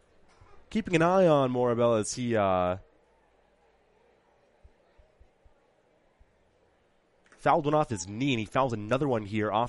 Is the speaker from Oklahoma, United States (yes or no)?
no; Boston, Massachusetts, United States; some of the natives of the South, of which I am not. I'm from Boston